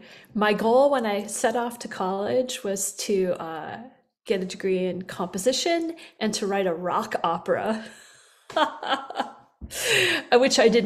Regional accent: Wisconsin, United States; moved away as an adult; also born or lived in San Francisco; So I grew up in Wisconsin, and I was like, this has been a good place to grow up, but I got to get to a coast.

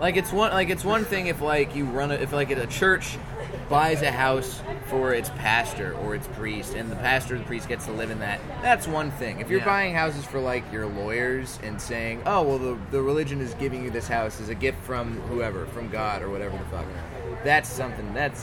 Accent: Texas, United States; I am from Texas, where a lot of churches have, like, gift shops, coffee shops, all that kind of stuff.

